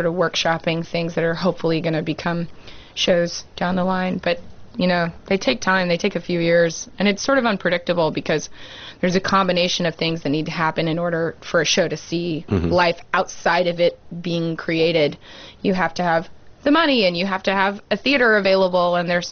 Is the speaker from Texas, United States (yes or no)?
no; Jackson, Tennessee, United States; born or raised there